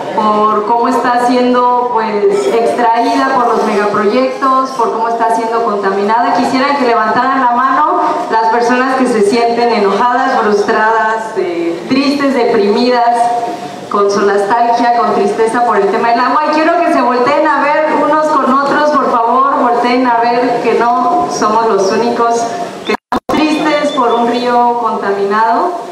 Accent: Ixtaltepec, Oaxaca, Mexico; Yo soy de Ixtaltepec.

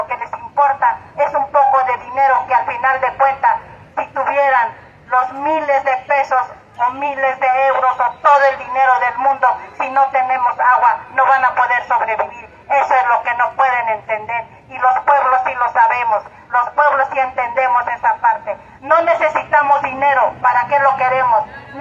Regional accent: Santiago Mezquititlán, Querétaro, Mexico; now in Mexico City, Mexico; soy originaria de Santiago Mezquititlán, residente en la Ciudad de México

